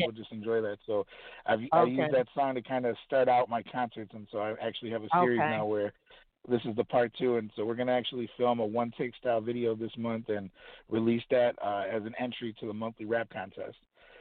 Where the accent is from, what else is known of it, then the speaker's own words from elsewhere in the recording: Kenosha, Wisconsin, United States; do some venues in Sturtevant, Racine, Wisconsin, my hometown of Kenosha, Wisconsin, and even West Bend, Wisconsin.